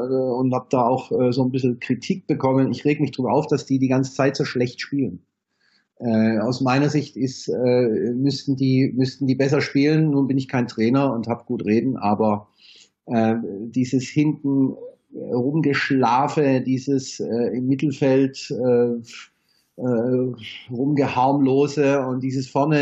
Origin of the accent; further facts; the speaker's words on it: Stuttgart, Baden-Württemberg, Germany; born there; now in Heidelberg, Germany; Ich bin wohnhaft in Heidelberg, geboren in Stuttgart